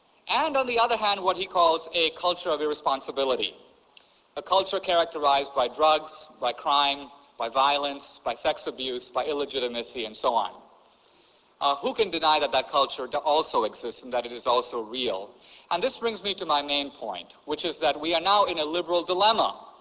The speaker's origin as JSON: {"language": "English", "country": "India", "said": "I'll give an example from my own country. When my parents were growing up in India"}